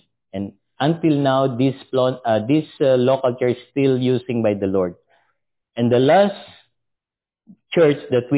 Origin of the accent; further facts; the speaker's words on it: Philippines; also born or lived in Saskatoon, Canada; That's why we, as a Filipino, we experienced minus 50.